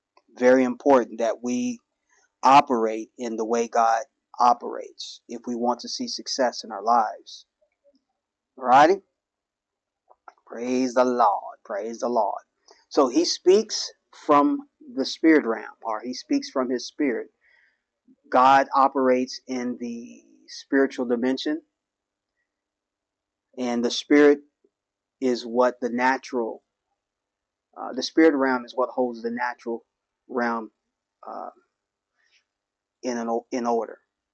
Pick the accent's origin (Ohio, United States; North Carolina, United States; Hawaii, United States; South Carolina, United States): Ohio, United States; Cincinnati; when I was growing up in Cincinnati, there was three buses that came up Reading Road